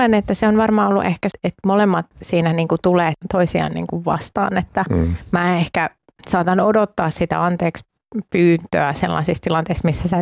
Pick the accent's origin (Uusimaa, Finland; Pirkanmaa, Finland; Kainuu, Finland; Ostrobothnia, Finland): Ostrobothnia, Finland; Mä tuun Pohjanmaalta ja mulla on semmoinen hyvin niin kuin voimakas tämmöinen niin kuin pohjalainen tämmöinen yrittäjäkulttuuri